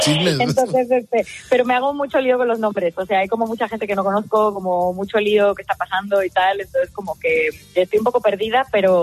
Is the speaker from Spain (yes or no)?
yes; Las Rozas, Community of Madrid, Spain; born or raised there